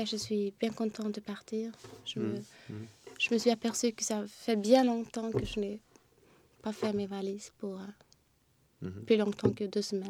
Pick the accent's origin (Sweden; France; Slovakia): Sweden; now in Stockholm, Sweden; Et j'habite ici à Stockholm pour l'instant, mais je viens de du côté ouest de la Suède.